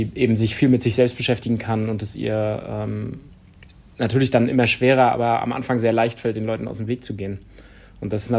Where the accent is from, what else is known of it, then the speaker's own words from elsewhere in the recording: Rostock, Mecklenburg-Vorpommern, Germany; also ich bin in Rostock geboren, aufgewachsen. Nach der Wende allerdings, ich wohne auch jetzt noch in Rostock.